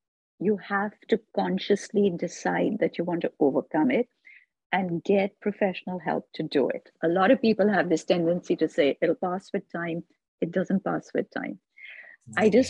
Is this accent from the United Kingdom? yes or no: no; India; I have a lot of the problems that we as Indian women have.